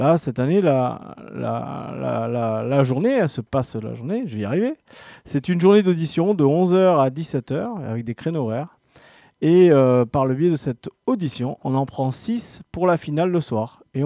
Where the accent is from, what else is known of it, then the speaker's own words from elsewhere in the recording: Occitanie, France; Ouais, je viens du Tarn, moi, ça se voit.